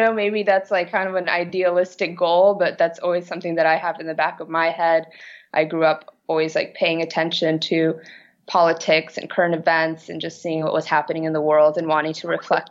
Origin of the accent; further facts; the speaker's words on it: Brazil; now in New York, United States; especially growing up in Brazil